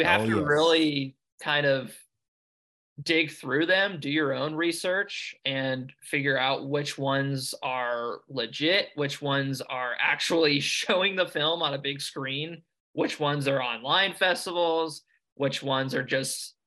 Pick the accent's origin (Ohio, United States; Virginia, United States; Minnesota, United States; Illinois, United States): Ohio, United States; Cincinnati; I'm from Ohio, Cincinnati, Ohio. And like a little suburb outside of Cincinnati, Ohio. And I've kind of just been an Ohio kid, I guess, my whole life.